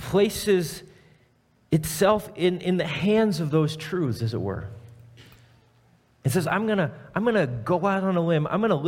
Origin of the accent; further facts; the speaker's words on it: Nebraska, United States; like I hail from Nebraska, and so many Nebraska people, we put our faith in the Cornhuskers